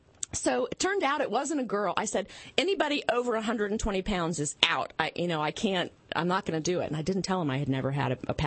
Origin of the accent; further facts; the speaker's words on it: Newark, Ohio, United States; No, please. Newark. Newark, Ohio.